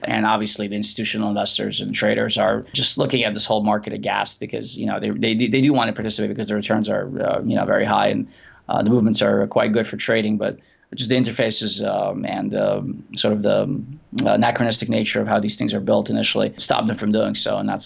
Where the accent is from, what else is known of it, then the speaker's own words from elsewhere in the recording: Brooklyn, New York, United States; also born or lived in St. Petersburg; I came from Russia, an immigrant from St. Petersburg in 1989. I grew up in Brooklyn, went to high school in the city.